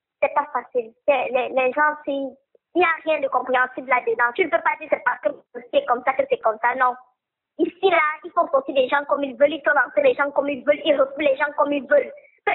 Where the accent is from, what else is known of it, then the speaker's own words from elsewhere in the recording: Cameroon; moved away as an adult; now in Belgium; Donc, je suis camerounaise, déjà. Donc, j'ai quitté mon pays, ça fait depuis le 11, je suis arrivée ici le 12 janvier.